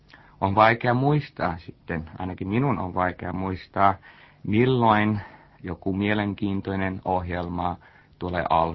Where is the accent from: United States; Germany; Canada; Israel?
United States; Finnish is a second language; now in Finland; Alussa kun mä tulin Suomeen